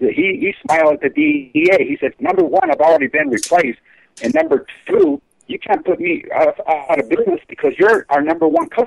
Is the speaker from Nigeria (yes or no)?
no; Guerrero, Mexico; Actually, I come from a state where the 43 students got killed by the government and stuff like that. That's how bad it is. It happened in my home state of Guerrero.